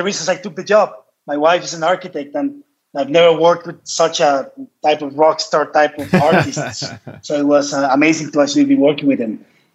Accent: Colombia; English is a second language; because I'm a Colombian. I'm also an American citizen.

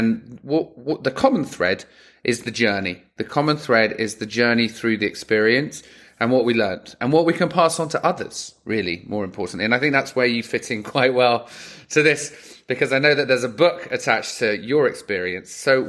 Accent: London, United Kingdom; accent: London; now in Los Angeles, United States; I'm in LA with my London accent.

